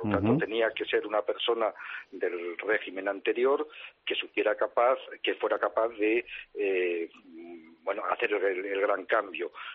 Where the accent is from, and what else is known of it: Spain